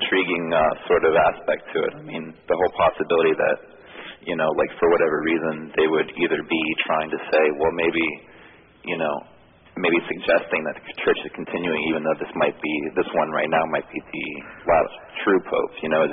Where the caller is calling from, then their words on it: Harrisburg, Pennsylvania, United States; Harrisburg, Pennsylvania.